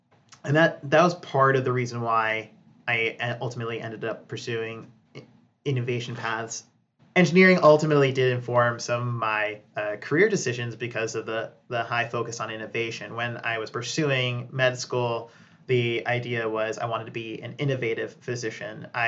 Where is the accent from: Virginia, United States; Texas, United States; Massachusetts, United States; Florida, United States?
Massachusetts, United States; Worcester; So I was born and raised in Worcester, Mass. Always had eclectic tastes growing up, which you'll see plays into my career trajectory as well.